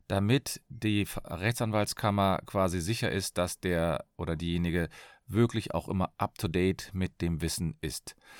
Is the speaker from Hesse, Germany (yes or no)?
no; Cologne, North Rhine-Westphalia, Germany; ich komme aus Köln